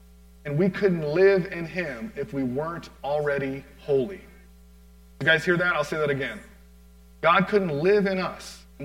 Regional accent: Florida, United States; Well, it's wintertime, and I'm from Florida, and I'm driving my wife's little Toyota Corolla, okay?

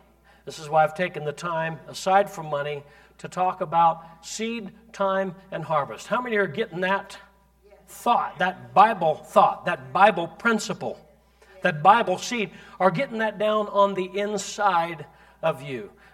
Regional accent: Scotland, United Kingdom; Scotch is a drink, they tell me. I'm a Scotsman.

